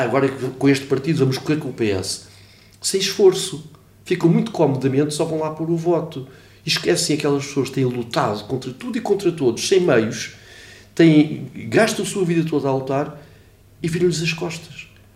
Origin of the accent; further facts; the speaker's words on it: Portugal; porque eu sou português